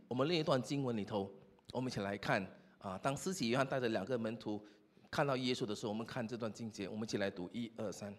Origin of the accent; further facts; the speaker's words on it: Singapore; 我们都是新加坡人